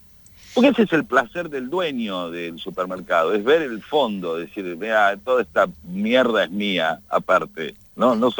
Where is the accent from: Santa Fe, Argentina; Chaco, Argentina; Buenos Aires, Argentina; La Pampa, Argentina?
Buenos Aires, Argentina; Yo soy de San Telmo